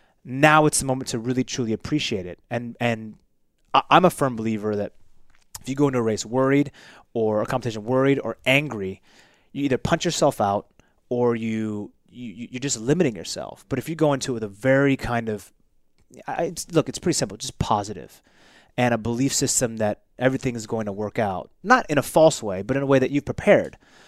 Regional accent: Seattle, Washington, United States; So I grew up in Seattle, single parent household. My father came to the United States straight from Japan, no money.

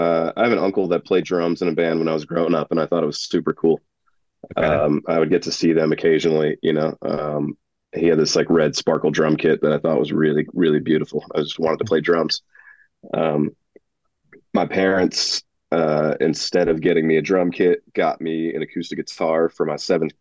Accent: Alabama, United States; now in Atlanta, United States; No, I've lived here for like 16 years, going on 17 years, I think, but I'm from Alabama originally, down on the Gulf Coast.

